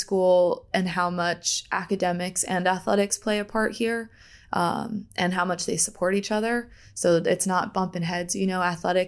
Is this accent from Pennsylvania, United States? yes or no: yes; Pennsylvania, United States; also born or lived in Delaware; Yeah, so I was born in Delaware, grew up in Pennsylvania. I grew up in a sports family.